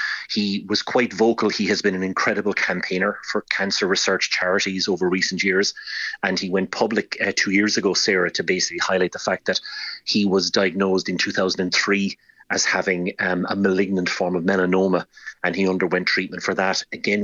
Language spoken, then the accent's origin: English; Munster, Ireland; I'm from North Cork.